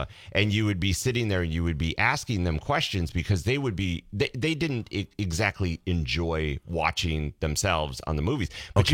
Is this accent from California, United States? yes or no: no; Green Bay, Wisconsin, United States; the great thing about living and growing up in Green Bay